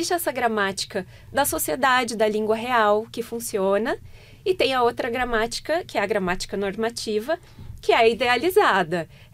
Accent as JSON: {"language": "Portuguese", "region": "Minas Gerais", "country": "Brazil", "said": "Na região, eu sou de Minas Gerais, eu venho do sul de Minas, todo mundo fala muita dó."}